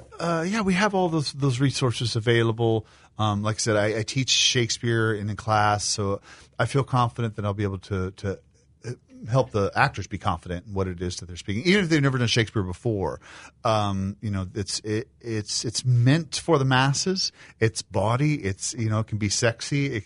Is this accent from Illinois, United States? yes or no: yes; Decatur, Illinois, United States; I'm not from Galesburg originally. I grew up in Decatur, Illinois.